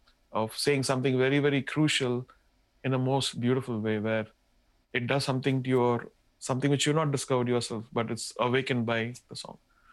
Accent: Tamil Nadu, India; first language Tamil; English is a second language; And I come from Tamil Nadu. I speak Tamil.

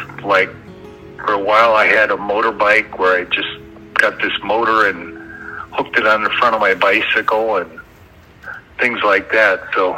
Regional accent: East Troy, Wisconsin, United States; In East Troy, Wisconsin.

